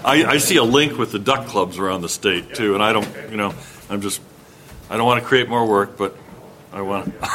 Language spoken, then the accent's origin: English; Washington, United States; I'm from Whatcom County